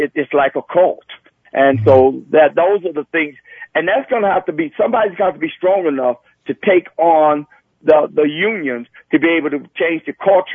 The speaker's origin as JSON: {"language": "English", "town": "Dallas", "region": "Texas", "country": "United States", "tie": "born or raised there", "said": "Oh, well, in Dallas, we were in the midst of the integration."}